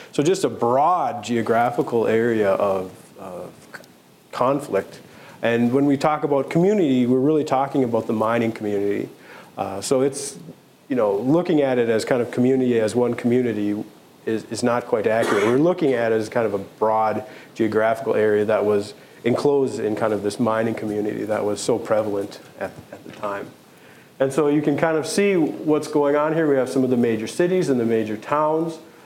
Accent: Minnesota, United States; now in Michigan, United States; And I'm actually from Minnesota. So I'm a transplant. I've been living in the Copper Country for about 7 or 8 years now.

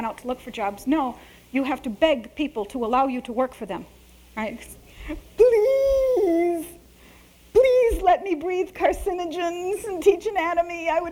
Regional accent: Chicago, Illinois, United States; And as an Italian Catholic growing up in Chicago, I had been under the impression that Columbus was a hero.

